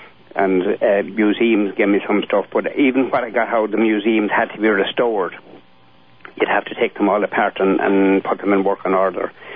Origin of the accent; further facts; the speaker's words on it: Tapmaconnell, Connacht, Ireland; born there; I was born in Tapmaconnell, in just outside Banlasloe in South Roscommon, on a small farm.